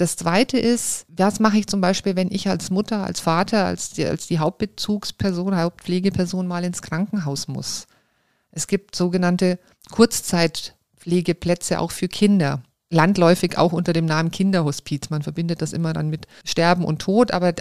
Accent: Ingolstadt, Bavaria, Germany; ich komme, wie gesagt, aus Ingolstadt.

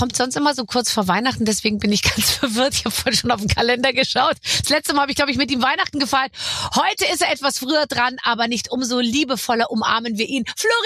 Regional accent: Munich, Bavaria, Germany; der Florian, der ist genauso alt wie ich, wir kommen beide aus München, beides Geburtsjahr gleich

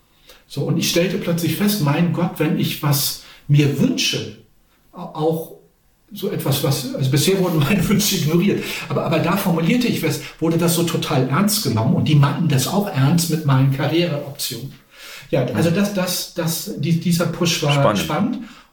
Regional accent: Germany; war dann Teil der Community dort und war dann der verrückte Deutsche, der sich alles anguckten.

